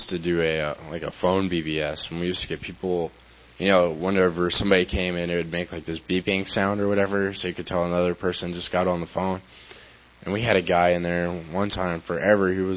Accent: Tennessee, United States; also born or lived in Florida; Yeah, I'm from Tennessee. Here, everybody's always like, we're recording you. So it's like, okay. This is really the only state I've lived in other than Florida.

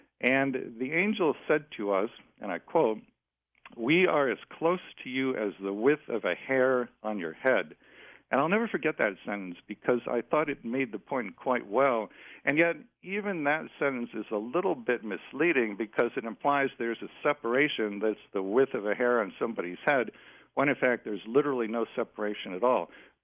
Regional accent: Cleveland, Ohio, United States; I'm from Cleveland, Ohio.

